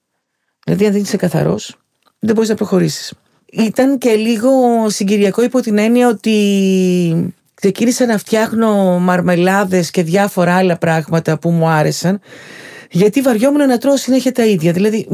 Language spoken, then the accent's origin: Greek; Kalamata, Peloponnese, Greece; Έχω μεγαλώσει στην αγορά όμως, στην Καλαμάτα. Γεννήθηκα και μεγάλωσα στην Καλαμάτα.